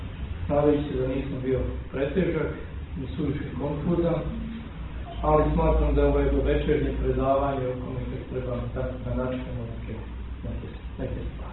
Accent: Krajina, Croatia; ja moram kao čovjek iz krajine, krajišnje da kažem

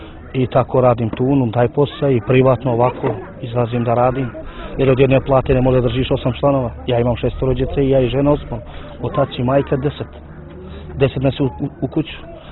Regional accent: Montenegro; born there; Ja sam rođen u Crnoj Gori, ja sam državljanin Crne Gore

